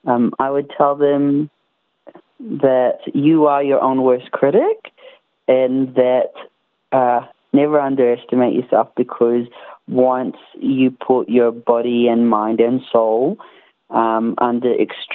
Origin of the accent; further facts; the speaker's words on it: New Zealand; also born or lived in Tarlac City, Philippines; now in Australia; I was a short Filipino, literally came from Tarlac City, who ended up growing up in New Zealand, moved to Australia